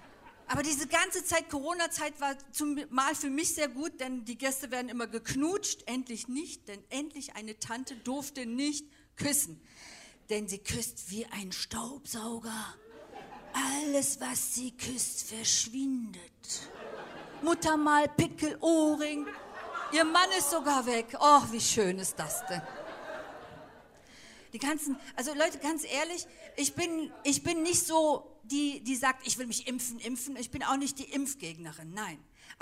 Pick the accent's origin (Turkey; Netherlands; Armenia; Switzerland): Turkey; Ich bin beides. Ich bin Türkin und Deutsche.